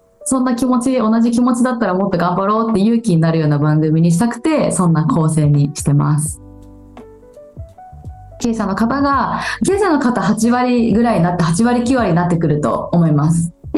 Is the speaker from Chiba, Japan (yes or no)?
yes; Chiba, Japan; 平成元年生まれの千葉県育ちなんですけれども、今は独立して11年目になります。